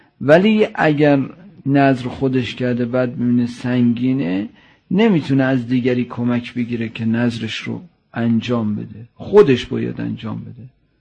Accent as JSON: {"language": "Persian", "town": "Tehran", "region": "Tehran Province", "country": "Iran", "said": "که ما تهرانیام خیلی غافلیم از این زیارت"}